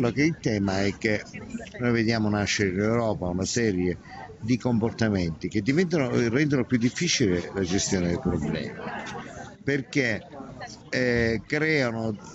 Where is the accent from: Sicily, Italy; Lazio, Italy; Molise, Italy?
Sicily, Italy; noi siamo siciliani, e se vediamo che c'è una mano che viene dal mare è perché uno sta affondando